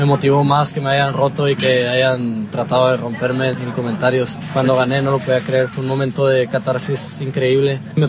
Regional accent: Mexico; para mostrar ese empuje y esas ganas que tenemos como mexicanos.

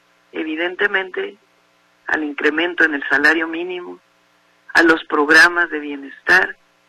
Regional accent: Mexico; Hay que estar muy orgullosos, como mexicanas y mexicanos

